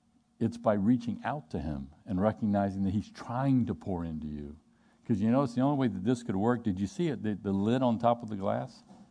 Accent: Louisiana, United States; Now, since I am from South Louisiana, I don't use the word dissipation a lot when I speak.

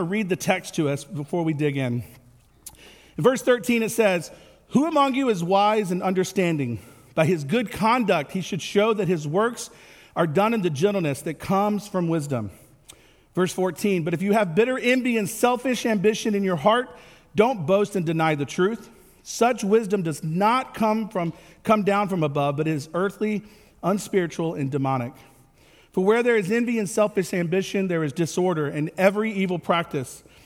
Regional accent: Alabama, United States; Alabama, growing up in Alabama

